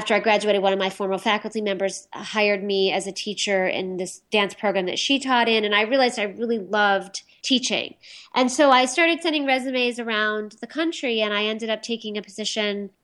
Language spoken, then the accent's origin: English; New York, United States; You know, I really love New York. I'm a New Yorker for sure. I mean, I lived upstate and I lived right in the city and I love New York.